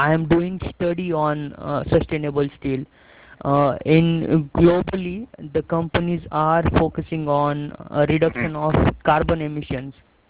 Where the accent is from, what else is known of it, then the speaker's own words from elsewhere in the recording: India; from India and I'm studying sustainable steel.